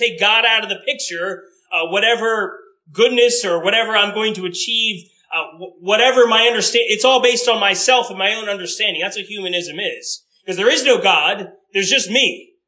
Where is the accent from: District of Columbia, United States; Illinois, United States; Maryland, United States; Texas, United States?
District of Columbia, United States; Washington; I come from the Washington, D.C. area, there's a lot of maybe political things going on.